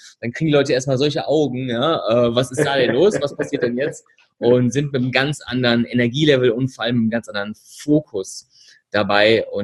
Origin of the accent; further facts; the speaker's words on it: Berlin, Germany; now in Düsseldorf, Germany; ich bin aus Berlin.